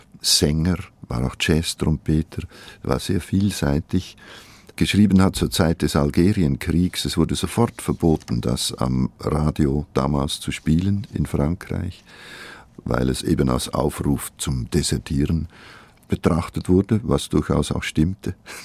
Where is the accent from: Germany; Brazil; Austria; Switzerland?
Switzerland; accent: Swiss German; first language Swiss German; Meine Muttersprache ist eigentlich ein schweizerdeutscher Dialekt.